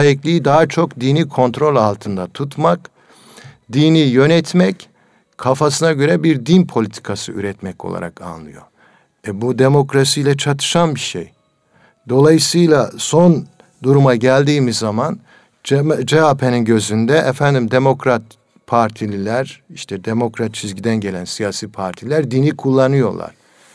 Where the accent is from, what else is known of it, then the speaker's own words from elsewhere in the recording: Southeastern Anatolia, Turkey; Güneydoğu Anadolu'da bizim oralara